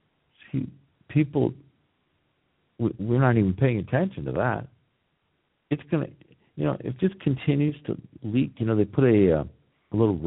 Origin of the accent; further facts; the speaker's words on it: Washington, United States; in my home state of Washington, the United States, we're talking about starfish sort of melting.